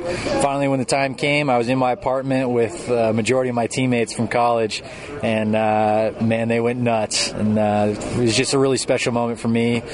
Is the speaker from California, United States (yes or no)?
yes; San Diego, California, United States; I grew up partly in San Diego.